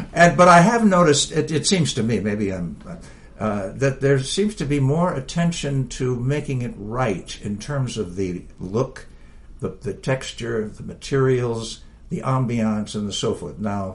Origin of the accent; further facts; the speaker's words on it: San Francisco, California, United States; I mean, that's my hometown.